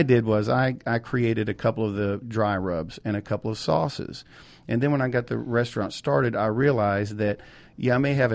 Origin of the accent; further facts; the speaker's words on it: Texas, United States; moved away; I'm from Texas, moved here in '94, so it became a big goal of mine to have the best brisket in the state of Georgia.